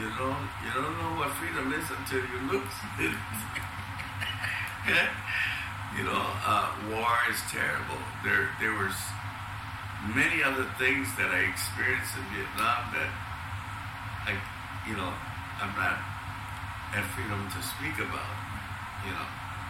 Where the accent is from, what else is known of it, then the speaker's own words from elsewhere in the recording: Milwaukee, Wisconsin, United States; And there was guys that were from California, from El Paso, Texas, from San Antonio, you know, and I was from Milwaukee.